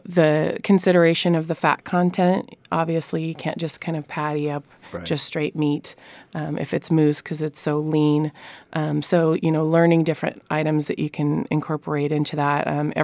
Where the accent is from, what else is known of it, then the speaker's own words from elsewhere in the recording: Idaho, United States; moved away; also born or lived in Montana; So I'm originally from Idaho and spent about 12 years in Montana.